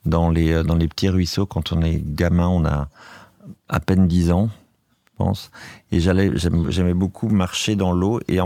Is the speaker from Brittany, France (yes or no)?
no; Pays de la Loire, France; il n'y a pas de singes chez moi en Vendée